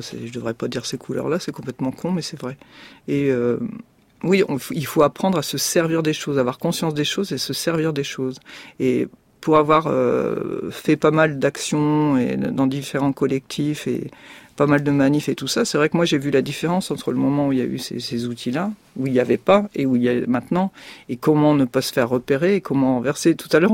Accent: Roubaix, Hauts-de-France, France; moi je suis de Roubaix, mais là-bas c'est pareil

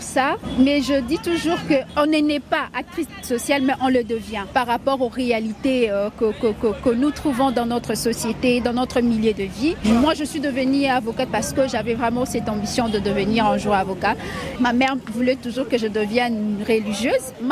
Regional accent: Kinshasa, DR Congo; Pure quinoise, 100% quinoise, la quinoiserie, je veux dire comme ça.

